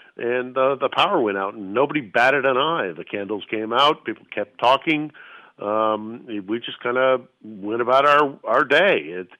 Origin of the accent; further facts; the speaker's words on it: California, United States; It's funny, you know, as a Californian, I think an audience will recognize one of the kind of strange things about things is.